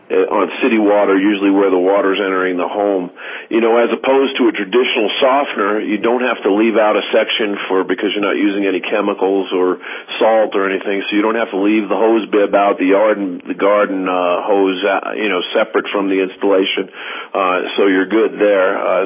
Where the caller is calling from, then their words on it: Colorado, United States; I'm speaking actually from Colorado.